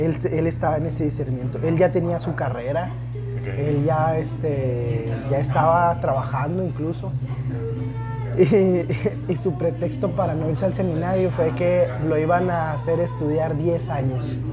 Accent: Chihuahua, Mexico; accent: Chihuahua; also born or lived in Hermosillo; Y desde entonces ya he vivido aquí. Entonces prácticamente soy nacido en Hermosillo y de corazón, o de crianza, chihuahuense.

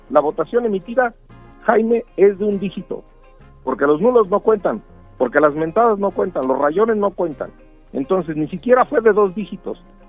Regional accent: Mexico; yo soy mexicano

